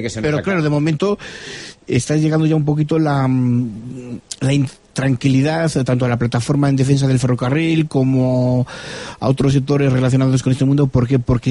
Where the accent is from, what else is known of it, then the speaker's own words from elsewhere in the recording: Miranda de Ebro, Castile and León, Spain; de donde yo soy, de Miranda, han quitado muchos trenes con la capital, con Burgos